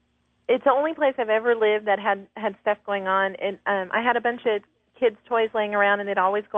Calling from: Houston, Texas, United States; I'm calling from Houston

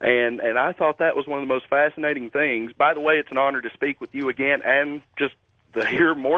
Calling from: Dayton, Ohio, United States; I'm calling for Dayton, from Dayton, Ohio.

